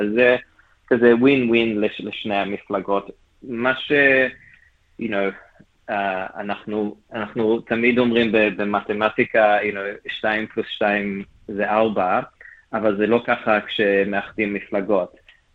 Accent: Melbourne, Victoria, Australia; moved away as an adult; now in Israel; אני גדלתי במלבורן, הייתי מורה בתיכון שם במספר בתי ספר יהודים, וב-2018 אני עליתי לארץ עם המשפחה שלי

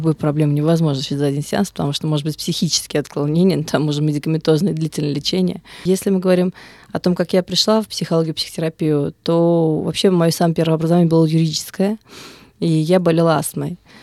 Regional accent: Russia; до своих родителей, у которых армянский менталитет, донести то, что я выросла в России со 2 класса.

